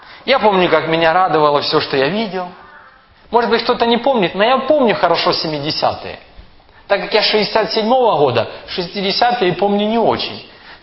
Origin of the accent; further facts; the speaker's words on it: Kyiv, Ukraine; Я рос в Киеве. Я 30 лет прожил в Киеве, в районе метро КПИ. Вот там я вырос, в том районе.